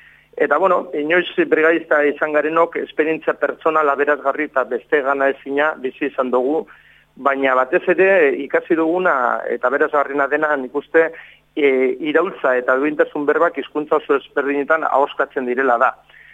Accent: Basque Country, Spain; Euskal Herritik gatoz 3 milioi biztanle dituen herri batetik, Estatu Espainiar eta Frantsesen artean kokatuta dagoena

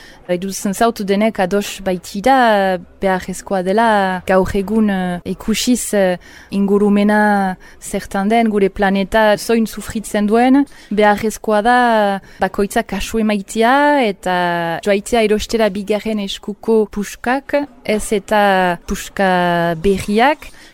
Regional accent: England, United Kingdom; born there; Basque is a second language; Sortez ingelesa naiz, beraz amak urtetan burasuekin eta izpekin jingira eletara bizitzera eta ana honditu niz, eta han frantsesa ikasi dut lehenik.

